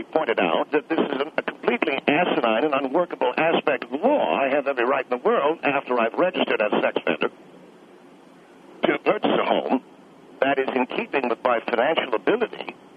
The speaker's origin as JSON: {"language": "English", "town": "Baltimore", "region": "Maryland", "country": "United States", "said": "I come from Baltimore, Maryland. Baltimore"}